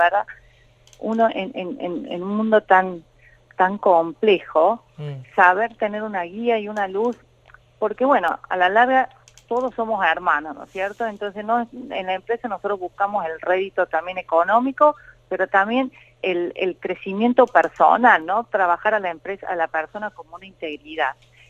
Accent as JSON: {"language": "Spanish", "region": "Córdoba", "country": "Argentina", "lives_now": "Tucumán, Argentina", "said": "Yo soy cordobesa y vivo en Tucumán."}